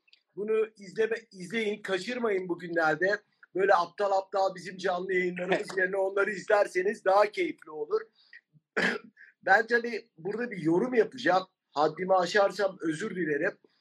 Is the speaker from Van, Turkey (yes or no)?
no; Beşiktaş, Istanbul, Turkey; Şimdi ben Beşiktaş'ta büyüdüm. Beşiktaş Çarşı'da büyüdüm.